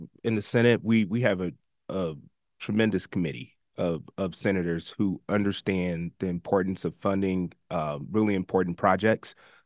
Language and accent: English; Missouri, United States; On our side, the I-270 development, which growing up in North St. Louis County, I never envisioned that interstate being developed and being walkable and safe.